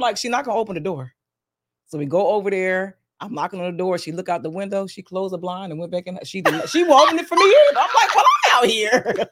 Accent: Bristol, Pennsylvania, United States; Well, I am from Bristol, Pennsylvania, Bucks County, stand up. That's where I'm from, right outside of Philadelphia. Born and raised.

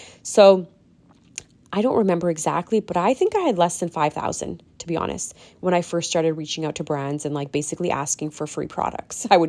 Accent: Canada; first language Punjabi; And obviously, I grew up in Canada, so I was raised with both English and Punjabi, English outside of the household, Punjabi inside the household.

